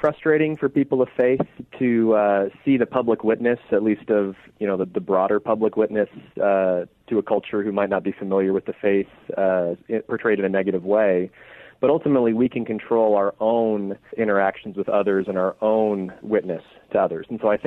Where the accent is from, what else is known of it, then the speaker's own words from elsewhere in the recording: Oregon, United States; So as a college football fan, I'm from Oregon, so I'm an Oregon Ducks fan.